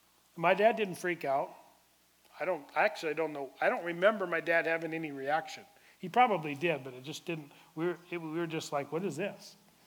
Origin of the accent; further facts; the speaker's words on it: Alaska, United States; I'm from Alaska originally, born and bred in Alaska. And I can't help it. Alaska's the biggest.